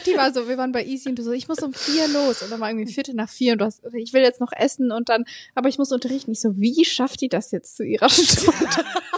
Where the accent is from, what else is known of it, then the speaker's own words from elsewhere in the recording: Switzerland; Ich bin Schweizerin.